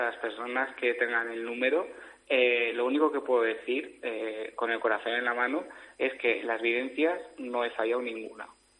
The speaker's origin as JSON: {"language": "Spanish", "town": "Pamplona", "region": "Navarre", "country": "Spain", "lives_now": "Zaragoza, Spain", "said": "No, ahora mismo estoy viviendo en Zaragoza."}